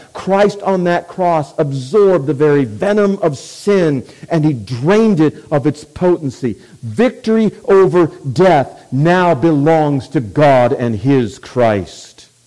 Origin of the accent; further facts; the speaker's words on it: Minnesota, United States; not because we're from Minnesota and we're all nice